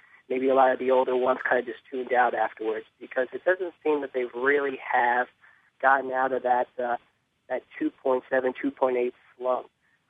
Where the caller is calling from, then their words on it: New York, United States; from New York.